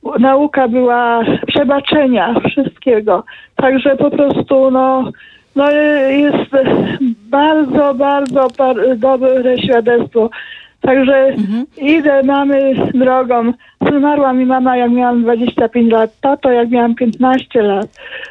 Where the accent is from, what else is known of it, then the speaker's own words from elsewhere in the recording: Dzierżanów, Greater Poland Voivodeship, Poland; born there; now in Kalisz, Poland; z Kalisza, ale urodziłam się w Dzierżanowie, parafia moja Lutogniew, Matki Bożej Pocieszenia.